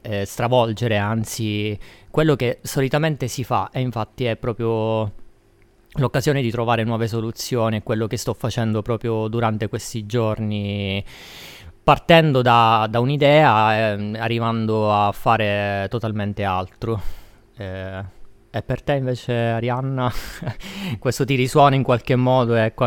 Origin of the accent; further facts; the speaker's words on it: Catania, Sicily, Italy; Sì, vengo da Catania